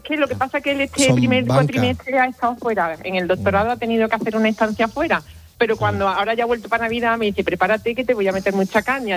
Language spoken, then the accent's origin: Spanish; Córdoba, Andalusia, Spain; Yo tengo 54 años, soy de Córdoba.